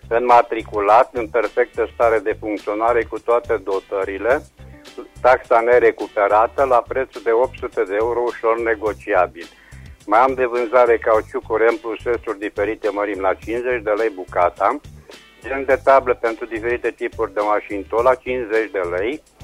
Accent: Reșița, Caraș-Severin, Romania; din Reșița și am și eu de vânzare următoarele.

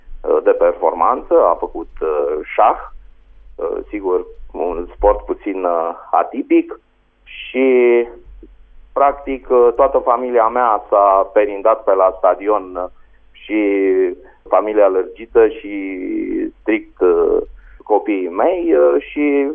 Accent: Slatina-Timiș, Timiș County, Romania; also born or lived in Caransebeș; M-am născut la Caransebeș, am copilărit la Slatina Timiș, unde aveam bunici și am făcut școala generală. Apoi am venit la liceu Traian Doda în Caransebeș.

